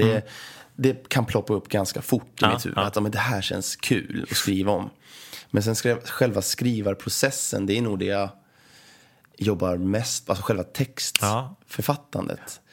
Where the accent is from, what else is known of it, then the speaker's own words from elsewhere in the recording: Sweden; jag har mina begränsningar som svensk.